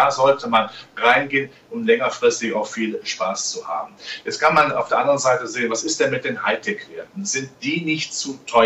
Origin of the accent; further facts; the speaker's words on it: Rhineland, Germany; in meiner Heimat im Rheinland sagt man ja immer, was nichts kostet, ist auch nichts.